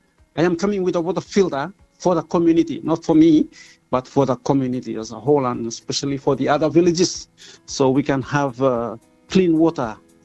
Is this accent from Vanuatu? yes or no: yes; Vanuatu; English is a second language; I come from Vanuatu, and this is my first time coming to Australia, especially in Tasmania, working as a seasonal worker.